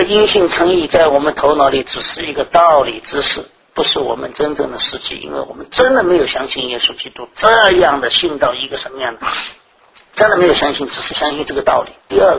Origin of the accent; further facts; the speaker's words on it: China; 这个旧约圣经里面一定记了很多这样奇奇怪怪，我们中国人读起来比较拗口的东西。